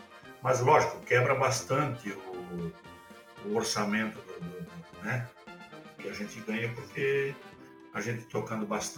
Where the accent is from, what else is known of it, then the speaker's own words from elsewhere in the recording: Indaial, Santa Catarina, Brazil; also born or lived in Timbó; eu nasci em Timbó, cresci em Indaial e depois casei.